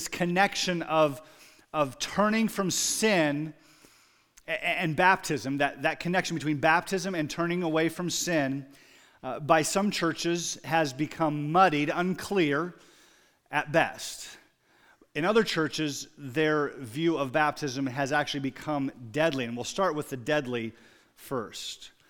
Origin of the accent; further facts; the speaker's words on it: Pella, Iowa, United States; my parents grew up in the Christian Reformed Church, which I grew up in Pella. In Pella, there are 5 Christian Reformed churches and 5 Reformed churches.